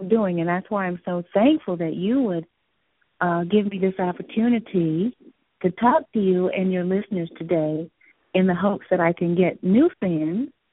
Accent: the South, United States; accent: southern; it's really hard for me to get rid of my southern accent.

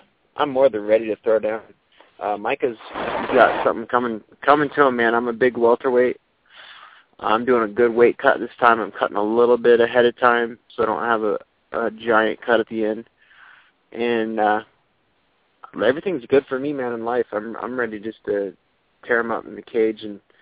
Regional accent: Sequim, Washington, United States; right now as well, up in Squim. And that's where the area I grew up. So it's kind of cool to go back to my hometown and buy and sell houses there.

